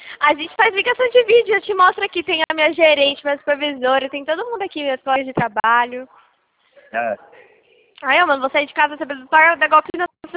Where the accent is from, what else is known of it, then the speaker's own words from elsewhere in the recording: Santa Bárbara d'Oeste, São Paulo, Brazil; Eu sou de Santa Bárbara, do Oeste. Do estado de São Paulo.